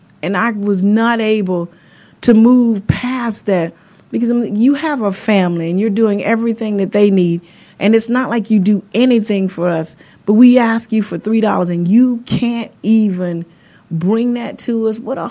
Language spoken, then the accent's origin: English; Louisiana, United States; I'm from Natal, Benny, Louisiana.